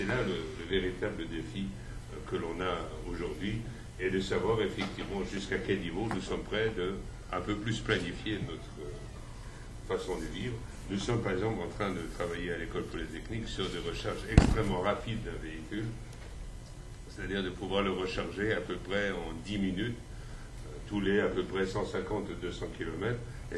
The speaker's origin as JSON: {"language": "French", "country": "Switzerland", "said": "Chez nous, en Suisse, on a des véritables problèmes."}